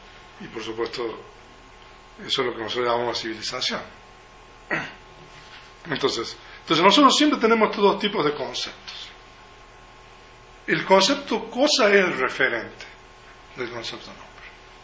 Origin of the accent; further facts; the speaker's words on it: Argentina; born there; O sea, yo nací en Argentina